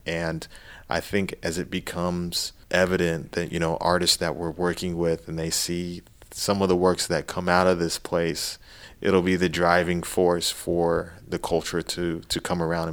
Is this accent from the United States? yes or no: yes; California, United States; now in Elyria, United States; I do like the small town community. That's where I grew up in California.